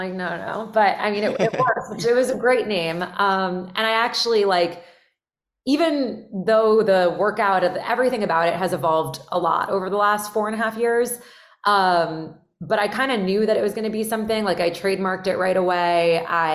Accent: Miami, Florida, United States; I'm from Miami, and I went I moved back during COVID, so I'm in Miami right now. But I went to school at Emory.

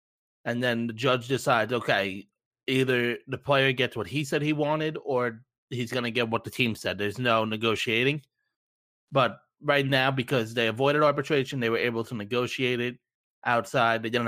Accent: New York, United States; I know arbitration, growing up in New York, it's really tough to go through arbitration with your players.

